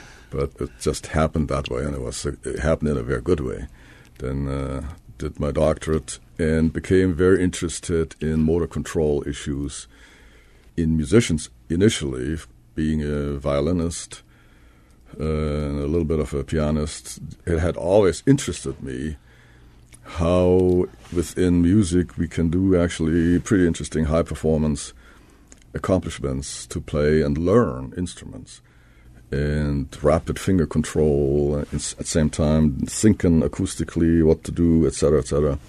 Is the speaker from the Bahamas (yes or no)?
no; Hamburg, Germany; So I grew up in Hamburg at the coast, North Sea coast, and then went into the mountains to study.